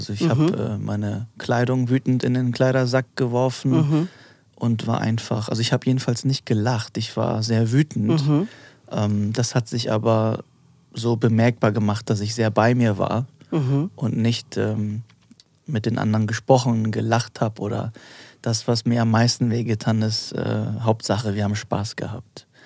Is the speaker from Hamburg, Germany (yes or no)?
yes; Hamburg, Germany; Und ich bin in der Schanze groß geworden, auf St. Pauli groß geworden.